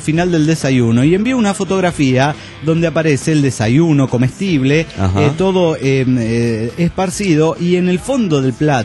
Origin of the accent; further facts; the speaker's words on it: Guadalajara, Jalisco, Mexico; de Guadalajara, Jalisco, México.